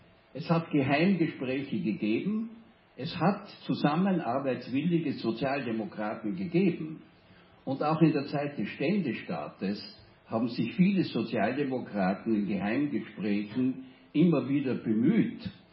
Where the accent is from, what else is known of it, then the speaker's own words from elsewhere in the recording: Innsbruck, Tyrol, Austria; Die letzte freie Wahl, die 1932 abgehalten wurde, war in Innsbruck, meiner Heimatstadt.